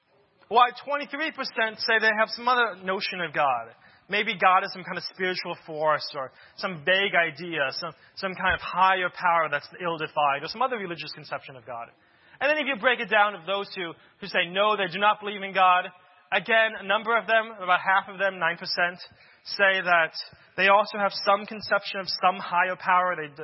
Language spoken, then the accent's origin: English; Florida, United States; I grew up in Florida, but I flew out to California to go to Stanford University.